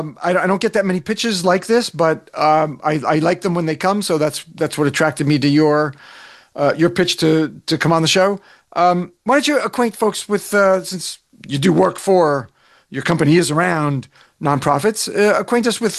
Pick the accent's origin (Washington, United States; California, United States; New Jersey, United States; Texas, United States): New Jersey, United States; Old Tappan; I grew up in Bergen County in the northeast corner of the state in a little town called Old Tappan.